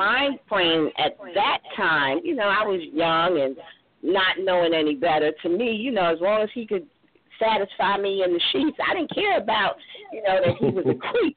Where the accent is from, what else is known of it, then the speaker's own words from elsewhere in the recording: New York, United States; now in Savannah, United States; I'm from New York, but I live in Savannah.